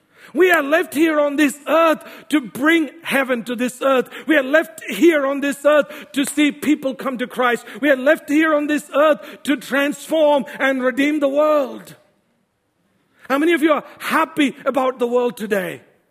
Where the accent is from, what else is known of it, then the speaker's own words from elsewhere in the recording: India; I said, thank you, God, for making me Indian and brown that I don't need to do this mission job.